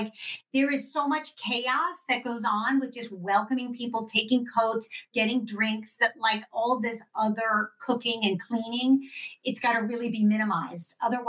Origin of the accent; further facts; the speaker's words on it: Connecticut, United States; moved away as an adult; also born or lived in Los Angeles; now in France; But actually, I grew up in Connecticut until I was about 18 on the East Coast. Then my whole family moved to L.A. I met my French husband in L.A.